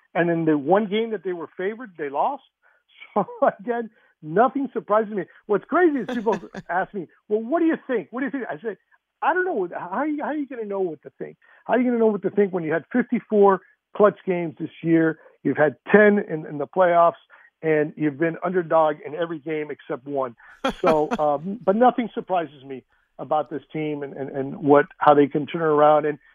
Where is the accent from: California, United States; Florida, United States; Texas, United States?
Florida, United States; Miami; I mean, I've known him from day one, and like me, born and raised in Miami, and he went to Miami High.